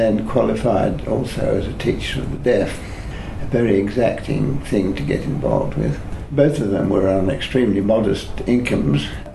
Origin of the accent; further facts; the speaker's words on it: Manchester, North West England, United Kingdom; I was born and bred in Manchester, in the grim northwest of England